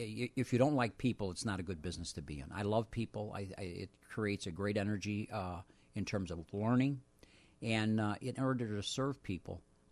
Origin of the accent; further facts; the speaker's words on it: Chicago, Illinois, United States; I grew up in Jefferson Park, and we have a store in Jefferson Park.